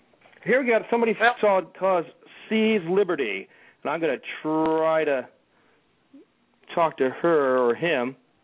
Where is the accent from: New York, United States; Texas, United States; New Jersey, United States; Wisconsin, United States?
New York, United States; Sorry, I'm from New York. I sometimes talk too fast.